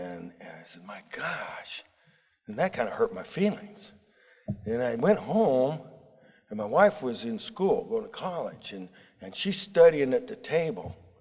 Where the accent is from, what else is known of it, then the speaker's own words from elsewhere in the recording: Yorba Linda, California, United States; now in Memphis, United States; When I came from California, Yorba Linda, to Memphis, I knew you guys weren't going to do it right.